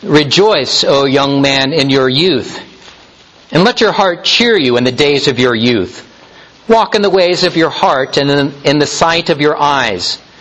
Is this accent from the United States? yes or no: yes; Topeka, Kansas, United States; The church I grew up in Topeka, Kansas, my pastor there had a practice of about once a month inviting the children to come to the front of the congregation